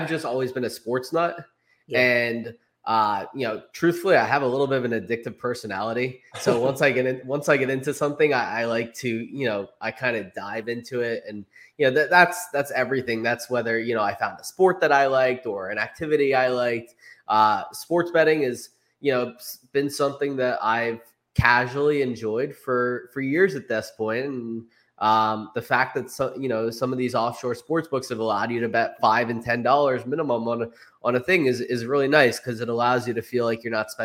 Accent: New Jersey, United States; also born or lived in Philadelphia, United States; Yes, I'm from Philadelphia. Nice. Whole family is originally from Philadelphia. I grew up in South Jersey as an Eagles fan, obviously.

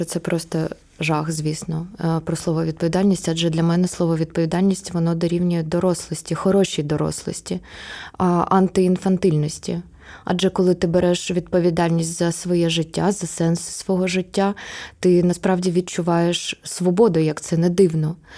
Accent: Kyiv, Ukraine; то я ж сама з Троєщини.

